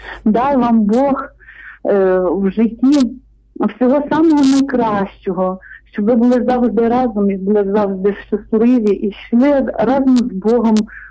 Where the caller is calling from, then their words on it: Kamianets-Podilskyi, Khmelnytskyi Oblast, Ukraine; Навіки слава Богу. … Кам'янець-Подільський.